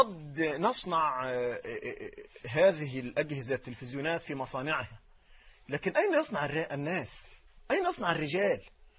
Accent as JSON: {"language": "Arabic", "region": "Dakahlia", "country": "Egypt", "said": "من الدقهلية"}